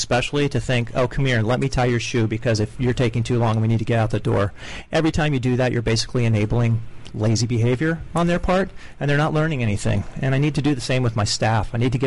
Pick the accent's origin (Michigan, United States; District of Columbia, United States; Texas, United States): District of Columbia, United States; Washington; I grew up in the Washington, D.C. music scene, which required a lot of DIY.